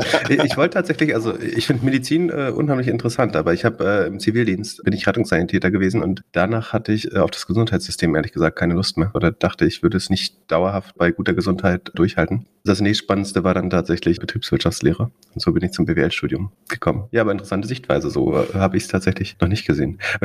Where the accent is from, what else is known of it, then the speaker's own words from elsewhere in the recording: Greifswald, Mecklenburg-Vorpommern, Germany; Ja, ich bin tatsächlich da Native in Greifswald gewesen.